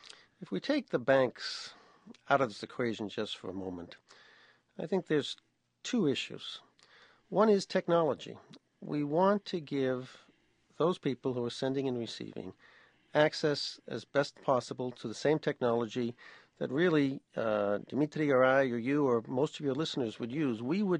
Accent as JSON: {"language": "English", "town": "Boston", "region": "Massachusetts", "country": "United States", "tie": "born or raised there", "said": "I remember in my family, growing up in Boston, actually, my first savings account, we took our first communion money and we put it into a savings account."}